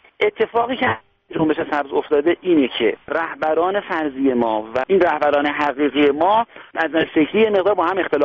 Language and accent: Persian; Iran